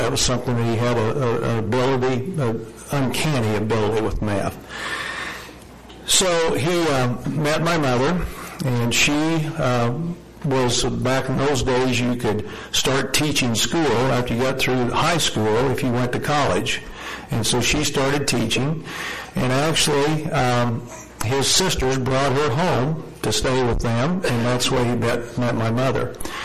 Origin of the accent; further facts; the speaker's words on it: Martinstown, Missouri, United States; And as I said, I am from Martinstown, Missouri, not Martinsdale, not Martinsville, Martinstown.